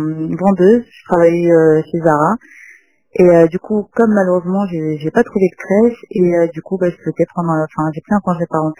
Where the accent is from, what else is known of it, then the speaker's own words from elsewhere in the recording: Normandy, France; je suis de Normandie. J'ai atterri en France parce que mon mari travaille sur Paris.